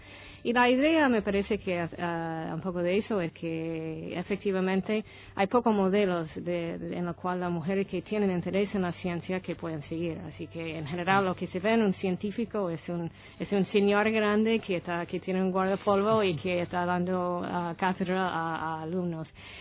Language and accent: Spanish; United States; Spanish is a second language; now in Argentina; Es verdad. Se nota por la tonada, así sí. Que no se puede escapar.